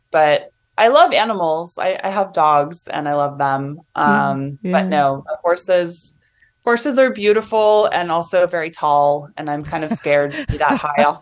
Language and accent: English; California, United States; because I've lived in the Pacific Northwest now for about 15 years, but I'm Californian and I lived there for most of my early life.